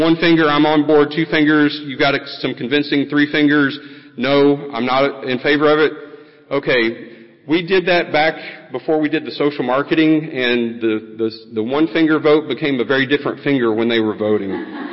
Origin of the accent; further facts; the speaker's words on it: Virginia, United States; no pun intended since I'm from Virginia